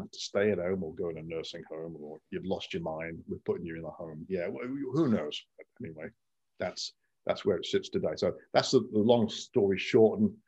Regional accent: England, United Kingdom; But growing up in England, the normal thing to do, you do with your buddies, is you take off to Spain or Portugal or the beaches in the Mediterranean.

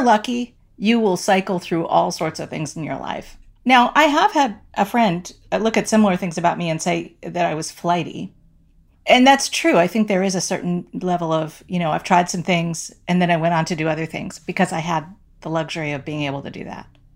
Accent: Amherst, Massachusetts, United States; now in Virginia, United States; being a travel agent meant that I could go back to my hometown of Amherst, and I could move up in status at a smaller place. So I became a manager of the campus travel agency at the university that I went to, at UMass.

